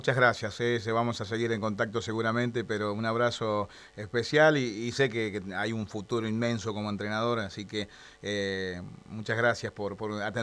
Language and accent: Spanish; Santa Fe, Argentina; como santafesino